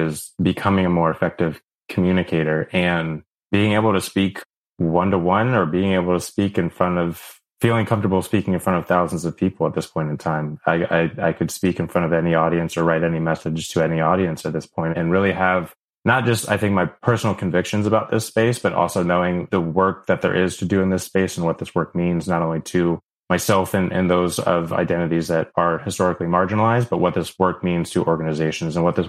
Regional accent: California, United States; it's growing up in the Bay Area. One of the things that was important for me was I didn't know that tech would be a possibility in the first place for me.

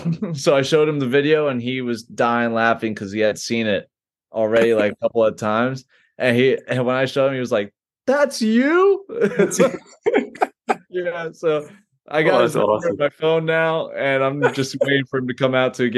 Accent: Miami, Florida, United States; I grew up in Miami, so we never have any snow, but I've been snowboarding 3 times

